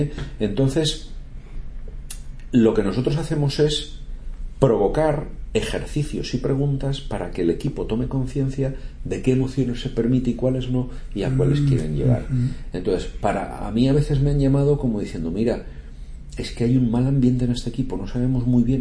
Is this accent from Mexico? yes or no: no; Castilla-La Mancha, Spain; Bueno, pues yo soy manchego, yo lo admito mucho